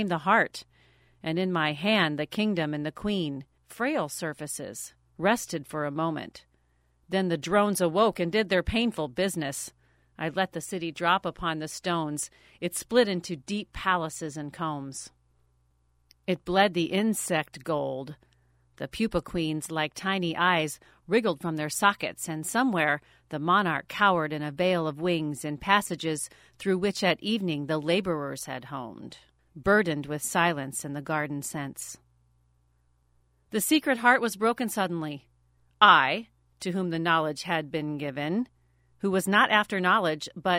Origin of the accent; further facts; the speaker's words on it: Iowa, United States; I grew up in Iowa, and like most kids who grew up in the Midwest, sometime or another, you're going to have a run-in with a wasp's nest.